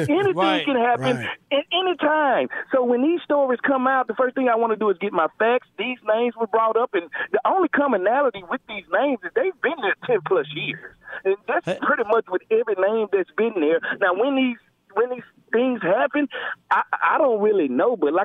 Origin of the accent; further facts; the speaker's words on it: Mississippi, United States; I'm from Mississippi. I've been through it all, and I've seen it all.